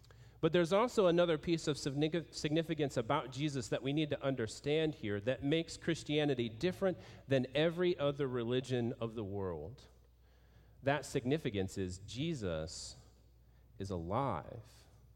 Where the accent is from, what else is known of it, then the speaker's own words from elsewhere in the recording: Iowa, United States; I grew up in Iowa, where the average temperature in the wintertime is typically below freezing.